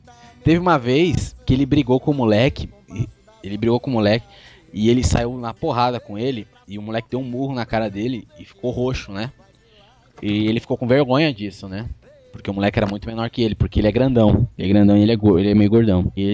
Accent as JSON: {"language": "Portuguese", "region": "São Paulo", "country": "Brazil", "also_born_or_lived": "Maranhão", "accent": "paulista", "said": "Porque eu cheguei lá com meu sotaque diferente. Porque o pessoal falava que eu falava com R puxado, né?"}